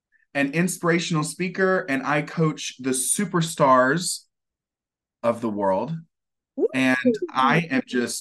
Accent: High Point, North Carolina, United States; I'm from High Point, North Carolina, the furniture capital of the world.

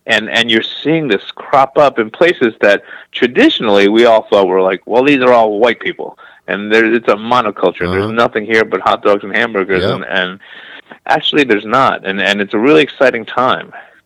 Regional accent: Brooklyn, New York, United States; also born or lived in South, United States; graffiti's represents my childhood growing up in Brooklyn, New York, in a very immigrant a neighborhood that was heavy with immigrants, and I grew up eating lots of different foods

